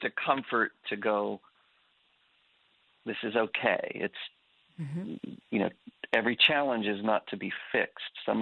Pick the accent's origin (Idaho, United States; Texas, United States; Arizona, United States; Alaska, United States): Alaska, United States; Homer; also born or lived in Fairbanks, United States; And so I was born in Fairbanks, Alaska, raised in Homer, Alaska.